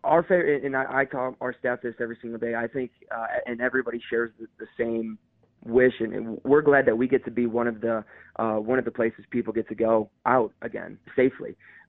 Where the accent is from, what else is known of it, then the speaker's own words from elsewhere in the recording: Ohio, United States; I'm originally from Northern Ohio. I went to school at Clemson in South Carolina, and then I worked for a team in Daytona Beach, Florida.